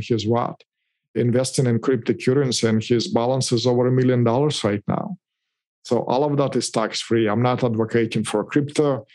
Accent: Russia; English is a second language; moved away as an adult; I'm not native here. I was actually born and raised in Russia. I immigrated here in this beautiful country, the best country on the planet, back when I was 22 years old, and I didn't speak any English.

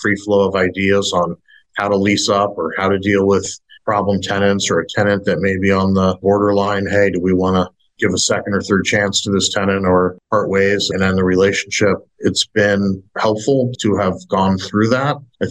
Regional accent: St. Louis, Missouri, United States; I had done 10 or 12 fix and flip houses back in my hometown of St. Louis.

